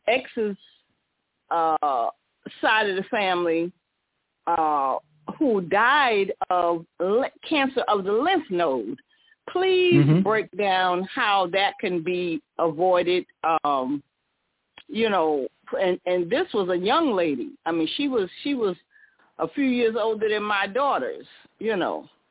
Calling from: Atlanta, Georgia, United States; Yes, as you know, I'm calling from the Metro Atlanta area.

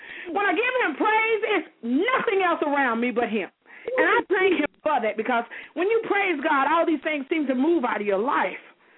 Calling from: Williamson, South Carolina, United States; I am calling from Williamson, South Carolina.

